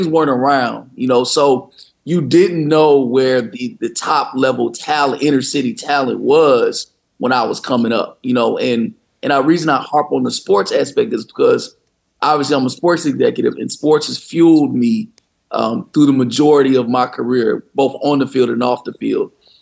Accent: Midwest, United States; And so growing up in the Midwest, I played games and, you know, where we had snow flurries, you know, my senior season.

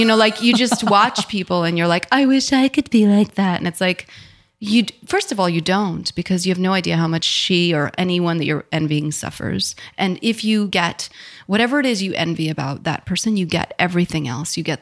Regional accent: New York, United States; I don't know how to drive because I'm a New Yorker.

